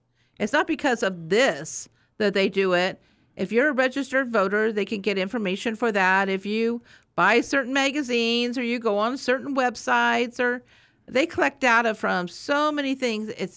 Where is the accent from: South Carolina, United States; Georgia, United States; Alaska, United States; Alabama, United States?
Alaska, United States; North Pole; I'm from North Pole. I believe it was on purpose. But that's how we feel in North Pole.